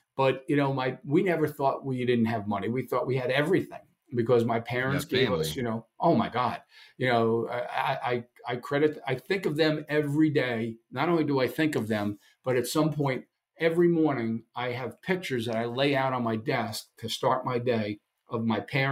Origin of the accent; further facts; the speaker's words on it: Brooklyn, New York, United States; So if you would laugh, I grew up in Brooklyn, and the house that we grew up in, so my parents, my three sisters, myself, and a dog, so six people and a dog, with one bedroom and one bathroom